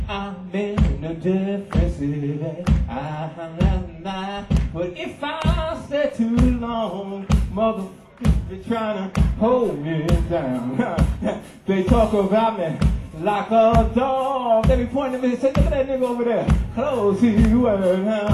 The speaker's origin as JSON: {"language": "English", "town": "New York City", "region": "New York", "country": "United States", "said": "I'm from New York City."}